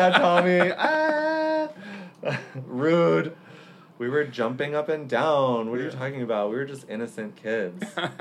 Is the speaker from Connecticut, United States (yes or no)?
yes; Connecticut, United States; I danced in the Hartford Ballet Nutcracker, which, I'm from Connecticut